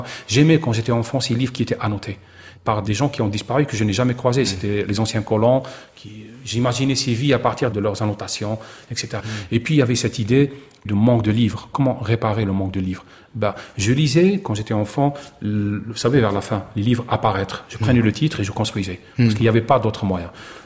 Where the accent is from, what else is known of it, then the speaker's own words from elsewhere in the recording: Oran, Oran Province, Algeria; Un jour, j'étais chez moi à Oran, j'avais perdu quelqu'un dans ma famille